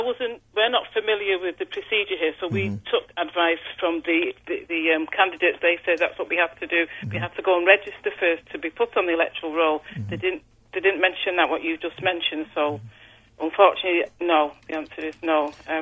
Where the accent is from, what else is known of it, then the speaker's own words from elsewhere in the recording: England, United Kingdom; we're from England, so things are a lot different here.